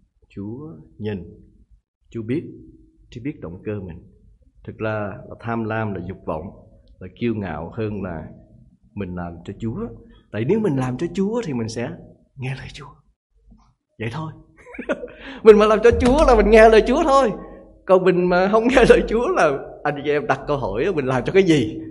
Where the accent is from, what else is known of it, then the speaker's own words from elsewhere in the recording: Northern Vietnam, Vietnam; accent: Southern Vietnamese; tôi với nói giọng Nam mà tôi là Bắc Kỳ